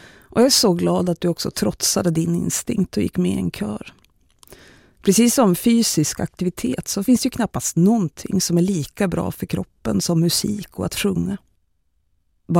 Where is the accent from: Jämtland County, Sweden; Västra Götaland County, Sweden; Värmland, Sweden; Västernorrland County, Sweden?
Jämtland County, Sweden; jag växte upp i Jämtland där utomhusidrott och att röra på sig överlag är människors allra vanligaste och viktigaste hobby.